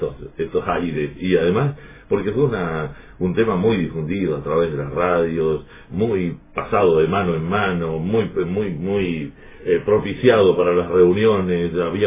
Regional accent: Linares, Maule, Chile; mi pueblo, Linares, era un pueblo que tenía una fisonomía con gente que andaba en las calles de un modo

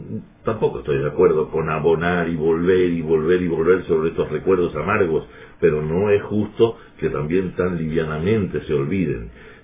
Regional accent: Linares, Maule, Chile; mi pueblo, Linares, era un pueblo que tenía una fisonomía con gente que andaba en las calles de un modo

